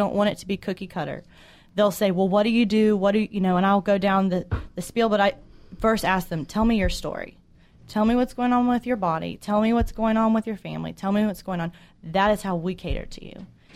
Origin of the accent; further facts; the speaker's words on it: Georgia, United States; I am from Georgia, born and raised, so very local to the surrounding areas that we cover.